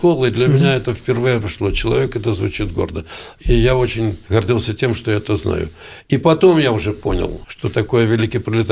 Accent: Belarus; Я сказал, что мы выживем, белорусы, мы не дурнейшие за их.

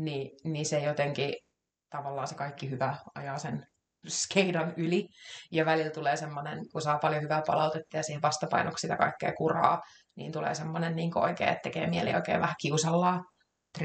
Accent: Goulburn, New South Wales, Australia; no vaikka siitä Australian Goulburnista, mikä on se mun kotikaupunki

